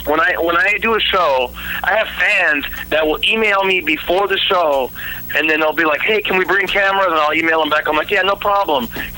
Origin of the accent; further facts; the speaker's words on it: Fresno, California, United States; I grew up in Fresno, California. I grew up in a predominantly neighborhood.